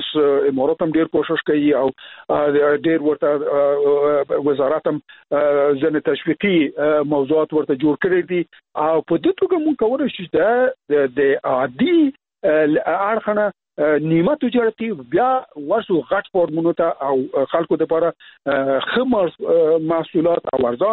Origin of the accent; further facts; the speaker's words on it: Logar, Afghanistan; ته باور وکړه زه خپله د لوګر یم، زه لوګر ته چې لاړم